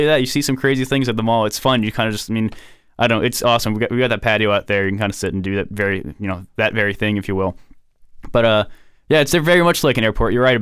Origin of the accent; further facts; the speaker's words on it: Cincinnati, Ohio, United States; also born or lived in Florida / Texas; Originally from Cincinnati, Ohio.